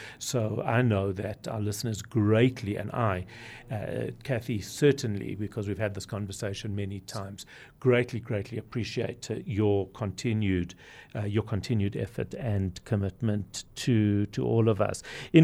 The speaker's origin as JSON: {"language": "English", "country": "South Africa", "said": "I believe that we are much, much more connected as a South African Jewish community than we have ever been before"}